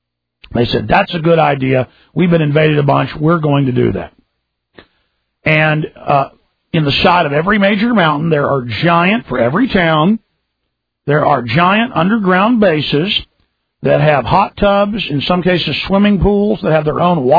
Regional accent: Dallas, Texas, United States; Living in Dallas, growing up in Dallas

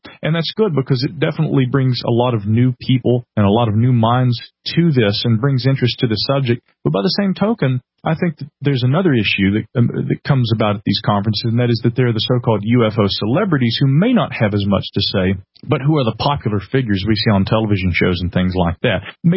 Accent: the South, United States; accent: southern; People hear my voice, and because, you know, I guess it's my southern accent or something, a lot of people think I'm in my 40s or 50s.

